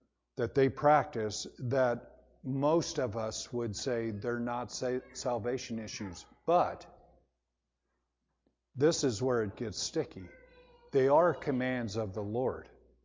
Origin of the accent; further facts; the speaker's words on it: Michigan, United States; When I was a young man, like 16, 17 years old, I don't know if there's anyone around here. I grew up in Michigan.